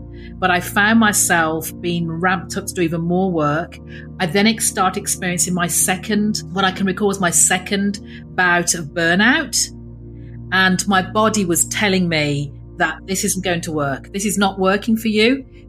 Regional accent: England, United Kingdom; born there; moved away as an adult; You can tell by my accent, I'm English born, but I moved to the Caribbean from a successful career to have a different life.

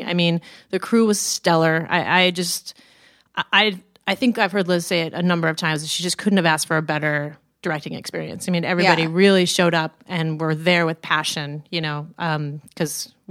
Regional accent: Midwest, United States; She saw me play a show in the Midwest, in St. Louis, actually, and I'm from the Midwest, so what up, MW?

